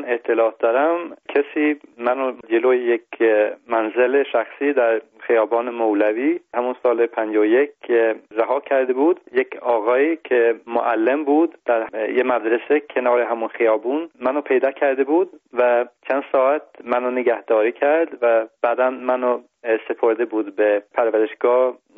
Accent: Sweden; Persian is a second language; also born or lived in Tehran, Iran; و سال 51 ایرانی در تهران به دنیا آمدم و الان 37 ساله که در کشور سوئد زندگی میکنم.

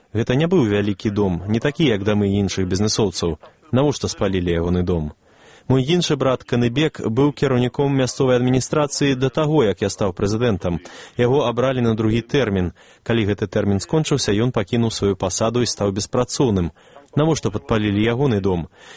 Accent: Kyrgyzstan; Я сачу за новинами из Киргизстана. Было вельми прыкро почуть про подеи у моим родным городе.

